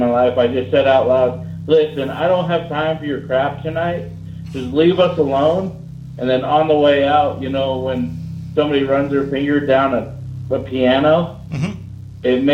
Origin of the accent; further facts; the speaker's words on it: Gillette, Wyoming, United States; Well, I'm calling from Gillette, Wyoming. That's where I'm from.